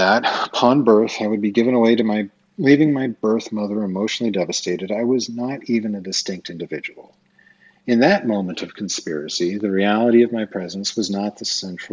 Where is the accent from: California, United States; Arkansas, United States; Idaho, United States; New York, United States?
Idaho, United States; Twin Falls; born there; I was born in Twin Falls, Idaho, in Magic Valley, at the Magic Valley Regional Medical Center, on April 15th, 1974